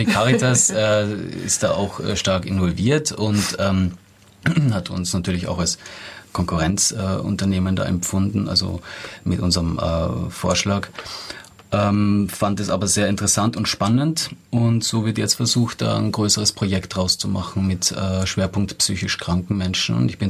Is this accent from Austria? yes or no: yes; Graz, Styria, Austria; now in Staufen, Germany; ich bin in Graz geboren und aufgewachsen und habe dort in einem kleinen Theater Schauspiel studiert und 8 Jahre verbracht in dem Theater, in einem professionellen Theater Merz. Und bin seit 2005, lebe ich in Staufen